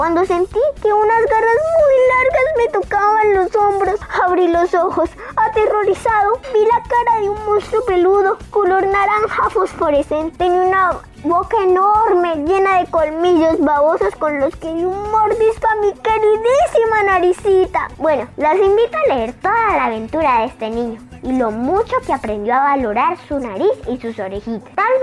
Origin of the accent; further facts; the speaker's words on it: Bogotá, Colombia; born there; now in Popayán, Colombia; tercero en el Real Colegio San Francisco de Asís, de aquí de Popayán. Nací en Bogotá hace un poco más de 8 años. Soy de sangre santandereana y como dice Rafael Pombo, yo soy de Colombia entera.